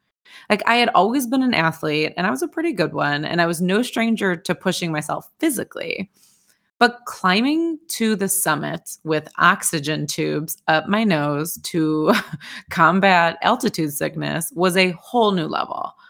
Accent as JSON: {"language": "English", "region": "Midwest", "country": "United States", "tie": "born or raised there", "said": "growing up in the Midwest, where our tallest quote unquote hill is Columbus Drive off of Michigan Avenue"}